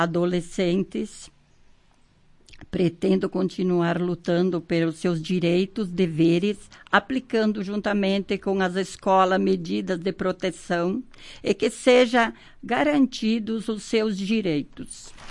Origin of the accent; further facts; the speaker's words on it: Passo Fundo, Rio Grande do Sul, Brazil; now in Marau, Brazil; Tá? Moro em Marau há 30 e poucos anos, sou natural de Passo Fundo, mas fui para Passo Fundo, fiquei 10 anos e continuei voltando nessa cidade. E estou aqui, vou permanecer aqui.